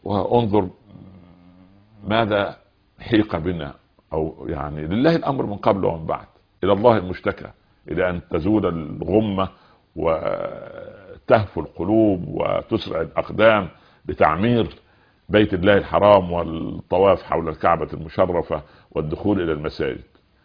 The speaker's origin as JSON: {"language": "Arabic", "region": "Upper Egypt", "country": "Egypt", "tie": "born or raised there", "said": "ونحن أطفال صغار في قريتنا في صعيد مصر."}